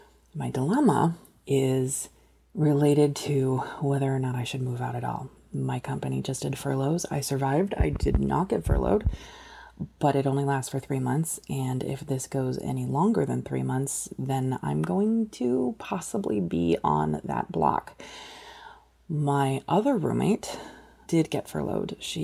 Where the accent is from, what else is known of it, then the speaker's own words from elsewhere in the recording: Chicago, Illinois, United States; I'm from Chicago. I currently live with two other people in a two-bedroom apartment